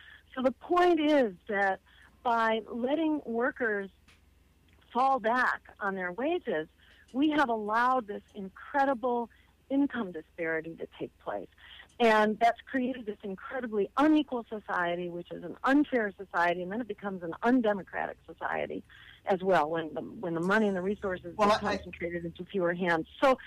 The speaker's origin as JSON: {"language": "English", "region": "Massachusetts", "country": "United States", "said": "in my home state, for example, in Massachusetts"}